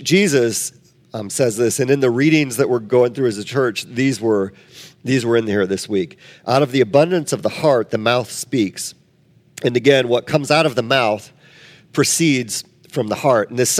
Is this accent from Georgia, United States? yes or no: no; Wisconsin, United States; that was our tourism logo when I was growing up in Wisconsin.